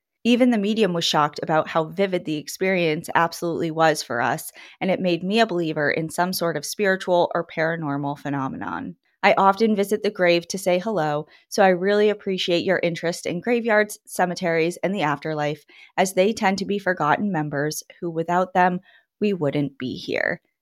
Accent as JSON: {"language": "English", "town": "Exeter", "region": "South West England", "country": "United Kingdom", "tie": "born or raised there", "said": "Since I grew up in Exeter and my family traces back to the area in the early 1600s, I asked if I had any relatives buried in the graveyard."}